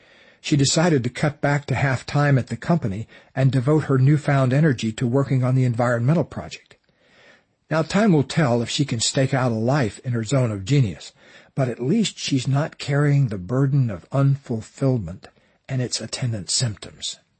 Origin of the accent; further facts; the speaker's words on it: Florida, United States; I grew up in Florida and never saw a snowflake in person until I was 23 years old.